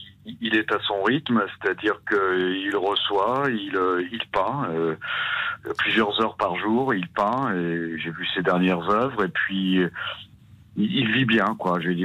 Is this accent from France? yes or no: yes; Nouvelle-Aquitaine, France; moved away; also born or lived in Aveyron; moi, je suis des Deux-Sèvres, donc de toute façon, je n'ai rien à voir avec ça